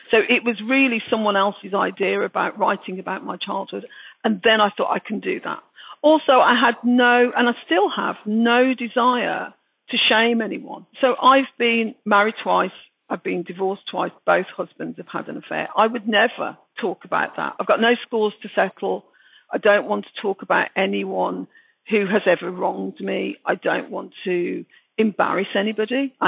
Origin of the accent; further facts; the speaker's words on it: Birmingham, West Midlands, United Kingdom; accent: Brummie; And of course, I just sound English. You know, I just sound like a British person, a Brummie. And I very much felt a Brummie as well.